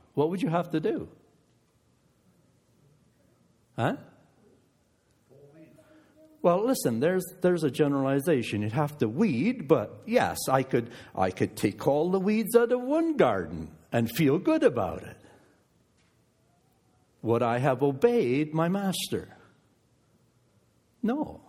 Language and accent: English; Bancroft, Ontario, Canada; I think of my hometown, Bancroft.